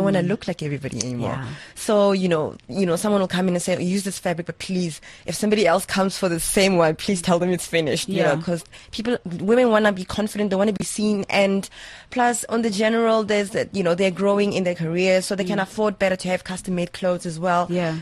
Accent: Mamelodi, Gauteng, South Africa; I'm originally from Mamelodi

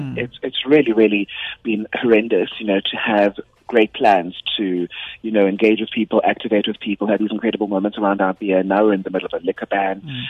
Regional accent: South Africa; you've got a South African flag because we are proudly South African.

